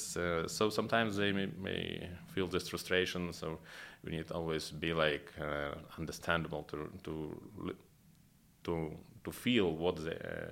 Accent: Lviv, Lviv Oblast, Ukraine; English is a second language; I am from Western Ukraine, so it's Lviv, it's like a regional center

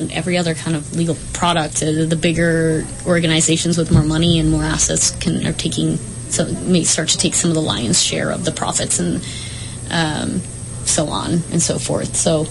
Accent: Colorado, United States; Yes, because Colorado, I grew up in Colorado. My family's there, and I go to visit from time to time

